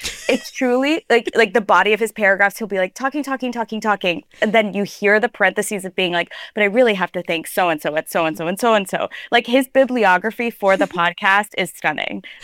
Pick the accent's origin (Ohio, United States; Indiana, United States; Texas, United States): Texas, United States; now in Los Angeles, United States; I'm so glad you're starting with this because I was from Texas, raised on World, prior to moving